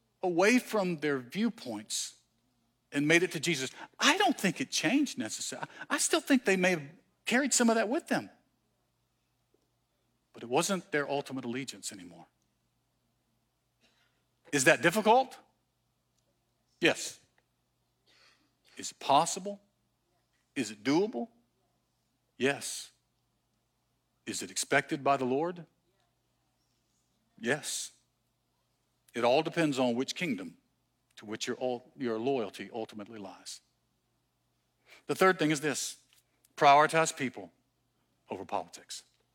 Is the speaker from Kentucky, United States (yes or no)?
no; Mississippi, United States; I'm from Mississippi, and one of them is a Mississippi State and the other is an Ole Miss fan.